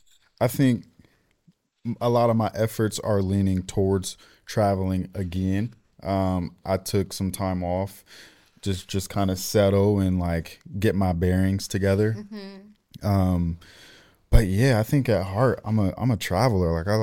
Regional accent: United States; So the fact that I was from the States, he's like, you know, asking me a million questions about different artists

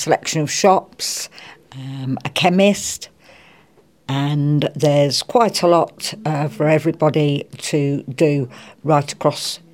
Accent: Kirkcaldy, Scotland, United Kingdom; And I'm also from Kirkcaldy. I've lived here for 47 years and I've seen a lot of changes.

